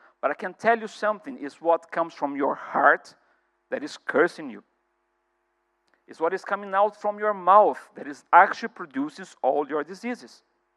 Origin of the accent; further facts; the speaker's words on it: United Kingdom; Especially as a British, sometimes I can overspeak.